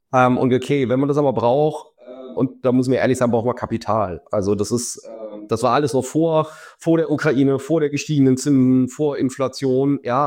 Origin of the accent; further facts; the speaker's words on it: Lower Saxony, Germany; In der nächstgrößeren Stadt meiner Heimat, hier in Hildesheim.